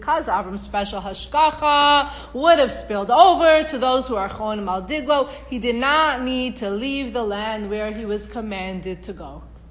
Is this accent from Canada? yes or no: yes; Canada; I'm from Canada.